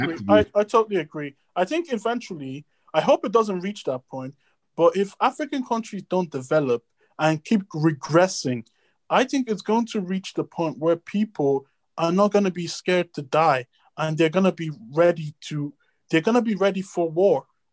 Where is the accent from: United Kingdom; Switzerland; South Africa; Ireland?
Ireland; I grew up in Ireland.